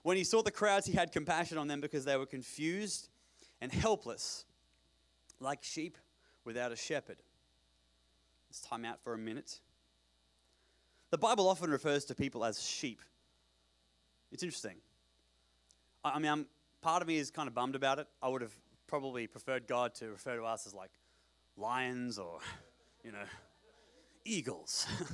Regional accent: Australia; And I come from Australia, which is the most dangerous country in the world

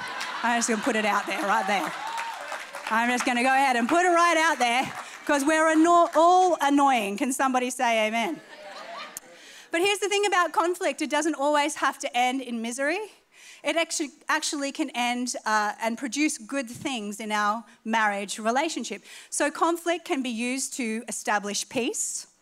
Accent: Australia; Now, I am an Australian woman. Aussies are known for their honesty.

